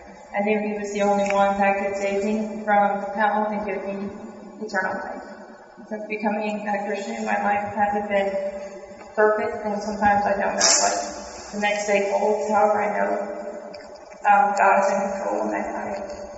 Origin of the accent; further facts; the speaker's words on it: Sanford, United States; I grew up in Sanford and was raised in a Baptist Church Christian home.